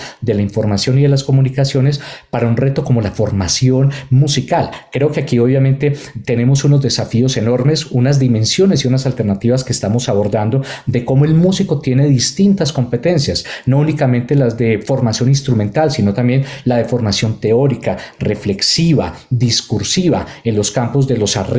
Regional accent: Manizales, Caldas, Colombia; una agrupación que de hecho consolidé en la ciudad de Manizales, de donde soy

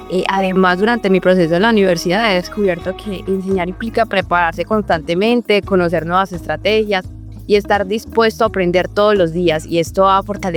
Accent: Cartago, Valle del Cauca, Colombia; Soy de Cartago Valle, un municipio con mucha historia, cultura y personas de mucha calidad.

